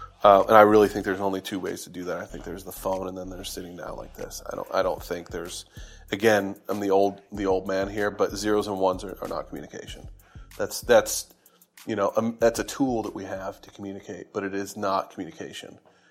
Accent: Hornell, New York, United States; now in Nashville, United States; My father grew up in a little town called Hornell, New York, which is where I was born and raised. And I moved to Nashville in 1996

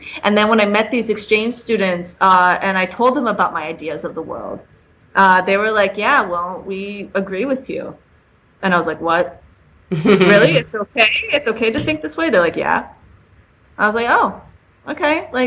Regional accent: Capac, Michigan, United States; now in Aarhus, Denmark; I am from a small village in Michigan. I like to say Detroit because it sounds more badass, but that's not really the truth. I come from a very small town called KPAC, it's by Port Huron

